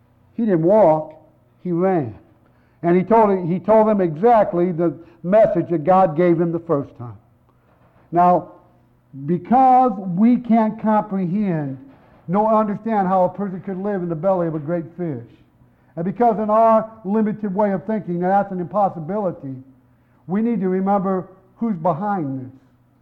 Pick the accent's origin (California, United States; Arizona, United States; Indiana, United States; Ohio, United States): Indiana, United States; Gary; born there; I was born in Gary, Indiana. Will that ever change?